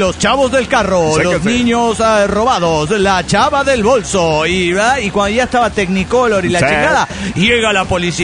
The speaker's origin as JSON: {"language": "Spanish", "region": "State of Mexico", "country": "Mexico", "said": "Soy la cafeinómana del Estado de México."}